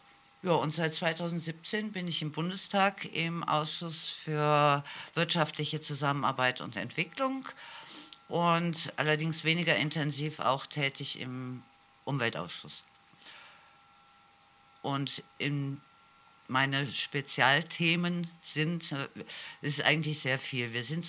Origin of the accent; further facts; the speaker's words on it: Cologne, North Rhine-Westphalia, Germany; now in Munich, Germany; Ich komme aus München, bin aber aufgewachsen in Köln. Das ist die Frage, woher ich wirklich stamme.